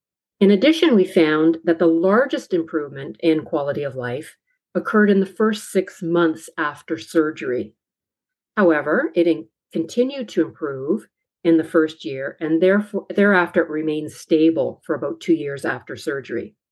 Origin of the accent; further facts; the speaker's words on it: Toronto, Ontario, Canada; I'm a neuropsychologist from Toronto, Canada. I work at the University of Toronto and the Hospital for Sick Children.